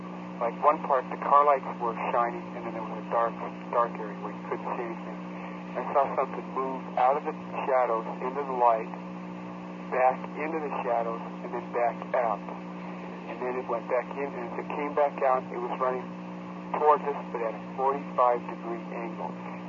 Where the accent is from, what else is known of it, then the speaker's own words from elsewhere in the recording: Colorado, United States; Okay, well, I'm from Colorado.